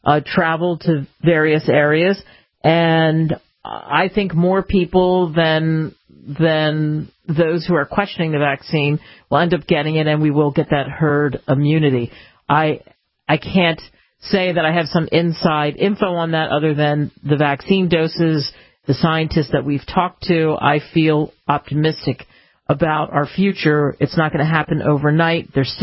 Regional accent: United States; and I love history, and I love this country, and I love being an American.

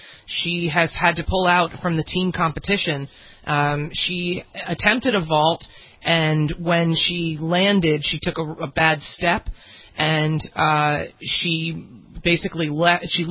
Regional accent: New Jersey, United States; I'm from New Jersey. It's a big pharma state.

